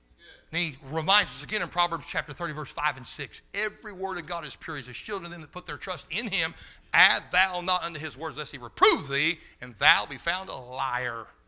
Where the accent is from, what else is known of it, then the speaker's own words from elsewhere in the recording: England, United Kingdom; I'm an Englishman. I speak English.